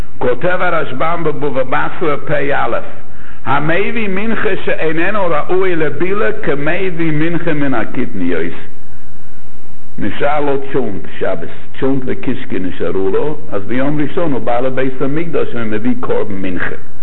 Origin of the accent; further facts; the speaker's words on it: Jerusalem, Jerusalem District, Israel; אני רק רוצה להביא את המושג הזה גם אני ירושלמי